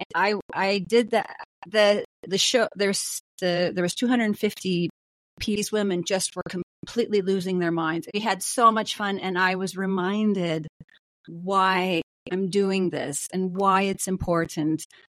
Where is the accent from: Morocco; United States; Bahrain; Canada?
Canada; I am from Canada.